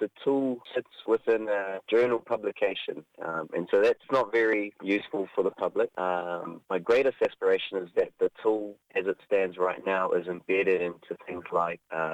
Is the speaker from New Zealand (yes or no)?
yes; Rotorua, Bay of Plenty, New Zealand; I grew up in Rotorua, very, very much exposed to geothermal taonga.